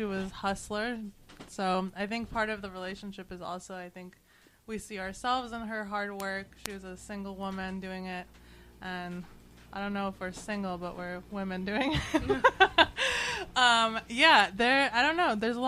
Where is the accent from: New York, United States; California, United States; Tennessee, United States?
New York, United States; Queens; I'm from Queens, New